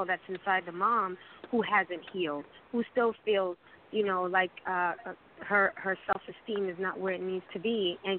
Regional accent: New York, United States; And I'm from New York. I got that hustler spirit.

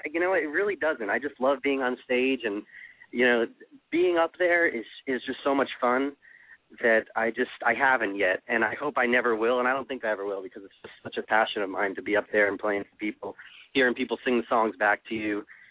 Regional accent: Hollywood, Florida, United States; I came from Hollywood, Florida, and actually I wanted to be a baseball player when I was a kid.

